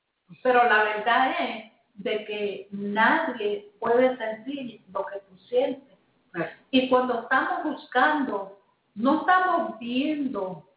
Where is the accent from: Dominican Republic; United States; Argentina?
United States; New York; yo vengo de un lugar de Nueva York que es bien de gente pobre, de gente, todo el mundo trabajaba, pero todos nosotros nos estábamos muriendo de hambre.